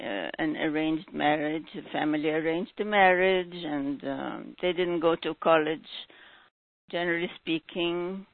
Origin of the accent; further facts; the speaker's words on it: Egypt; now in United States; I wanted to write about growing up in Egypt